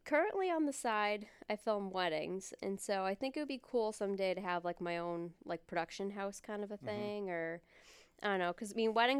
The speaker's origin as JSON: {"language": "English", "town": "Quincy", "country": "United States", "said": "Because I'm from Quincy. I don't even know if I mentioned that."}